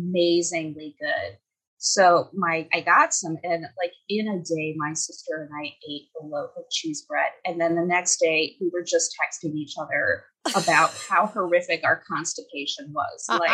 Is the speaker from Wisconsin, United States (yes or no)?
yes; Wisconsin, United States; This is very serious because I am from Wisconsin